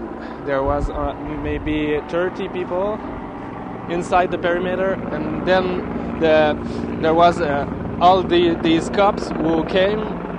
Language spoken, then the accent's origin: English; Quebec City, Quebec, Canada; Because I'm from Quebec, and it's really a calm city.